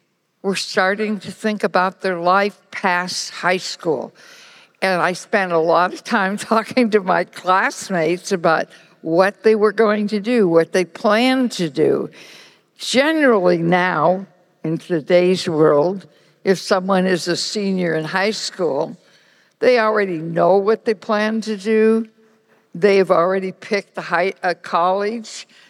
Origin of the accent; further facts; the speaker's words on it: Sheridan, Oregon, United States; I grew up in Yamhill County in a very big town called Sheridan